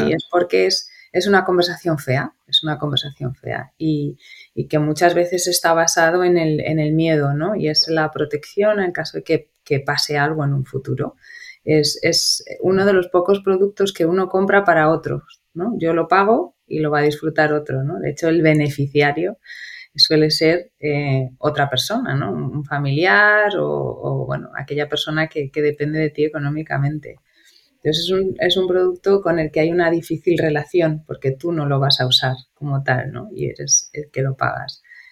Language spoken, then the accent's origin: Spanish; Madrid, Community of Madrid, Spain; soy de Madrid, gata por los cuatro costados además. Nací aquí, me crié aquí, estudié aquí, si bien es cierto que bueno, literalmente el día que hice mi último examen de la carrera, ese día cogí un avión a las 2 horas. Y me fui a vivir fuera